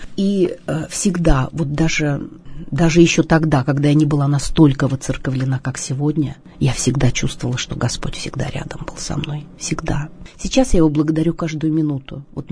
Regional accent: Kemerovo, Kemerovo Oblast, Russia; born there; Я родилась в городе Кемерово, я сибирячка.

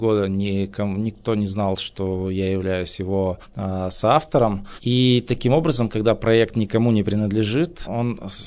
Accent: Perm Krai, Russia; born there; also born or lived in Nizhny Tagil; now in Yekaterinburg, Russia; Я вообще сам родился в Пермском крае, потом учился в Нижнем Тагиле, переехал, вот жить сейчас живу в Екатеринбурге.

